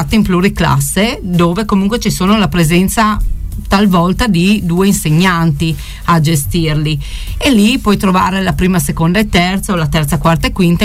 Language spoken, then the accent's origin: Italian; Verzegnis, Friuli-Venezia Giulia, Italy; Sono di Verzegnis, ecco. Proprio nata e cresciuta a Verzegnis, di Chiaicis, ecco